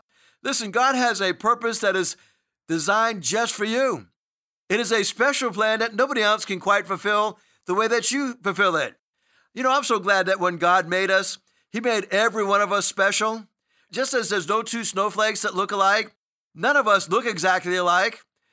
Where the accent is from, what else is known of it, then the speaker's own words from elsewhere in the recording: New England, United States; because I'm from New England, I've been to the place where this Cheers supposedly came up with the idea of their location.